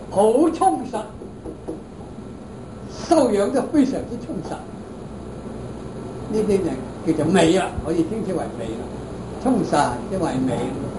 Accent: China; 我哋中國人係點啊？啊，中國人咧都有啲分嘅噃。

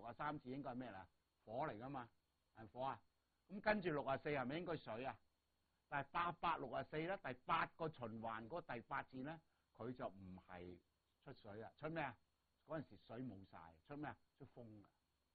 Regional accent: Guangdong, China; 我哋廣東人最抵死嘅啦

